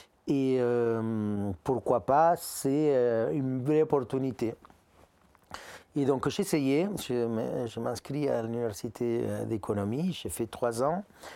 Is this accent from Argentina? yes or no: yes; Argentina; moved away as an adult; now in France; Sauf que je suis parti d'Argentine en pensant faire une expérience de 2, 3 ans, 4 ans maximum et retourner là-bas. Non, maintenant ça fait 24 ans, donc je suis 23 ans en Argentine, 24 ans en France.